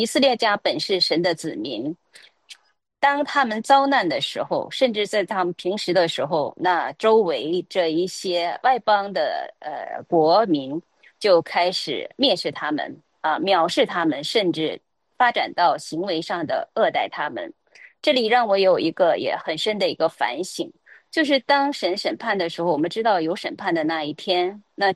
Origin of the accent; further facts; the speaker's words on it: northern China, China; 我在北方长大哈，我们小的时候的确是看到过这些啊扎人的东西、刺人的东西